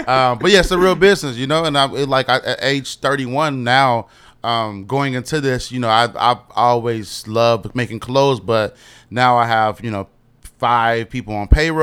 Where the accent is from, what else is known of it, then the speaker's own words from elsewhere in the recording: Chicago, Illinois, United States; West side of Chicago. Okay. It's like me